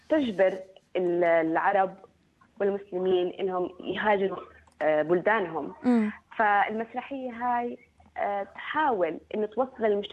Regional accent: Palestine; ولكن بشكل عام كفلسطينية وكعربية

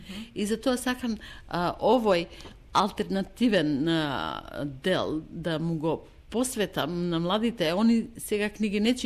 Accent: Kavadarci, Vardar, North Macedonia; also born or lived in New Zealand; now in Australia; Јас сум Мариовка. Од рожден. Мајка ми од Клиново, татко ми од рожден. Израснав во Кавадарци, се школував во Штип, живеев низ Југославија цела, Нов Зеланд, и сега живеам во Австралија.

